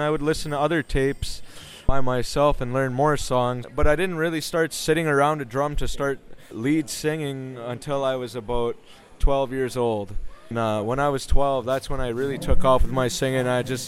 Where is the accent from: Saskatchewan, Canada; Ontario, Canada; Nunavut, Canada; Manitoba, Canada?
Ontario, Canada; Seine River; I'm from Seine River. It has two names, one literally meaning Wild Potato Lake